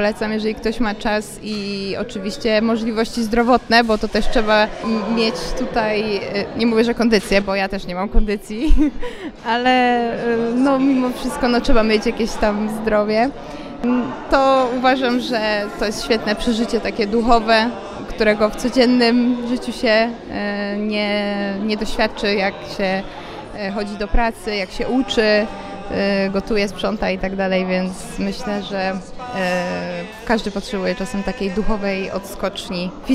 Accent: Odolanów, Greater Poland Voivodeship, Poland; Po pierwsze, pochodzę tutaj z Odolanowa, więc zdecydowanie jest mi ona najbliższa.

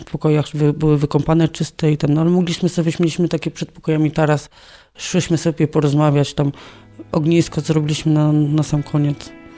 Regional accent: Gorzów Wielkopolski, Lubusz Voivodeship, Poland; U mnie też chyba w domu tam w Gorzowie, bo ja z Gorzowa pochodzę

